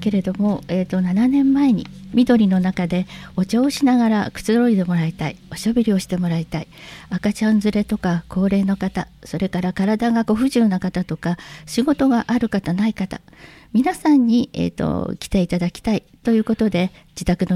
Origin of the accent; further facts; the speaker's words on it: Fuchu, Tokyo, Japan; 。生まれも育ちも地元の人間で